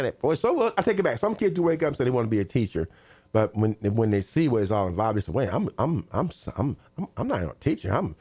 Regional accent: Terre Haute, Indiana, United States; And I'm from Terre Haute, and I went to ISU in 1974.

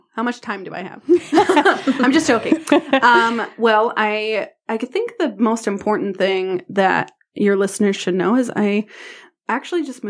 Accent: Hudsonville, Michigan, United States; I grew up in Hudsonville, which if you ever wanted to go to the lake, you had to plan it and then pray to God that the weather was beautiful.

